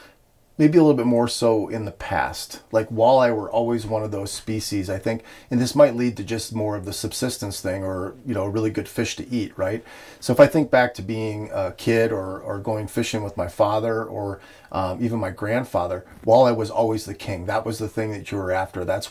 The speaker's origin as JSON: {"language": "English", "town": "Stevens Point", "region": "Wisconsin", "country": "United States", "tie": "born or raised there", "said": "I grew up in Stevens Point."}